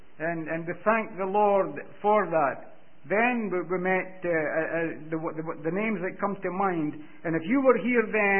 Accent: London, Ontario, Canada; we're from London, Ontario, and we've lived there for quite a number of years.

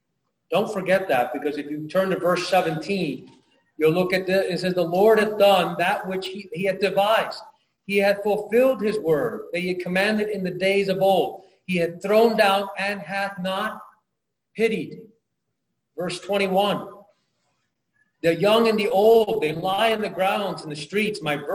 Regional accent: Hialeah, Florida, United States; The way I grew up in Hialeah was that we took two verses at a time.

